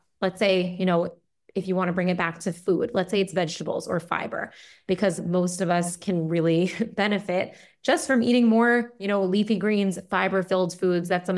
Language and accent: English; Westchester, New York, United States; I grew up in Westchester, which has like really, really beautiful malls.